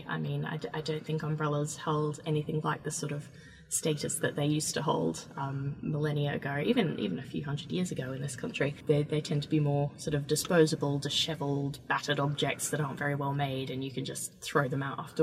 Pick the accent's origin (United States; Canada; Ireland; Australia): Australia; now in London, United Kingdom; I grew up in Australia